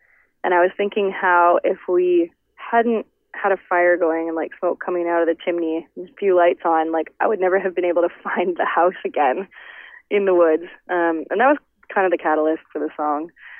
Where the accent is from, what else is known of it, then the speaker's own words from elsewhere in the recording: West Coast, United States; And I'm from the West Coast, right? So snow is still has a huge novelty for me.